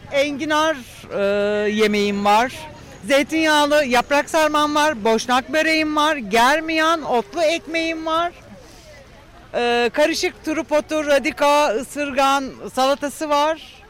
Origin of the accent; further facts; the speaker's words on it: Alaçatı, İzmir, Turkey; Evet, buralıyım.